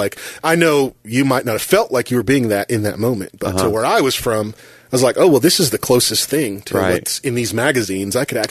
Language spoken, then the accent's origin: English; Tampa, Florida, United States; moved away; I'm a Floridian. I'm born and raised in Tampa.